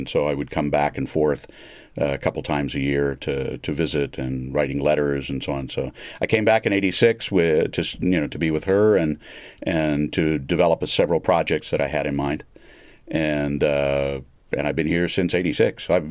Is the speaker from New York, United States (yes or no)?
no; Miami, Florida, United States; now in Madrid, Spain; people tend to assume it's either because I grew up in Miami, where, you know, we hear and speak a lot of Spanish, or because somewhere in my past I have, you know, some Spanish family.